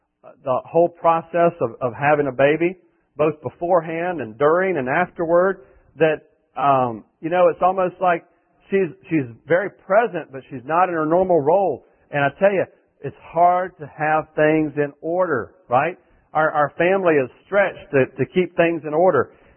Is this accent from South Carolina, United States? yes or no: no; Salisbury, North Carolina, United States; I grew up in Salisbury, and right next to Granite Quarry, right? Town adjoins Granite Quarry